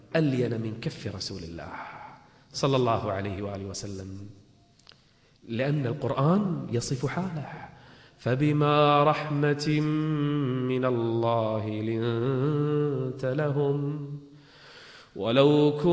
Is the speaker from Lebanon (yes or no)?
no; Kuwait; نادي جميل عندنا بالكويت فقط للصم والبكم